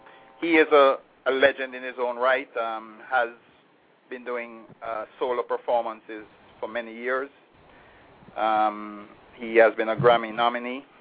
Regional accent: Jamaica; Well, you know, I am Jamaican.

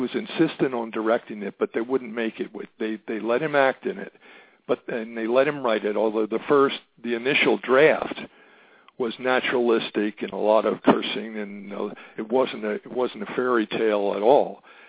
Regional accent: Philadelphia, Pennsylvania, United States; I'm a Philadelphian. I'm born and raised. Went to Villanova.

